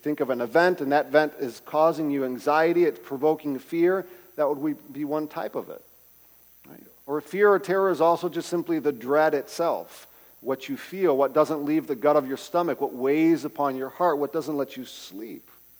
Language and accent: English; Mexico; When my sister and I grew up in Mexico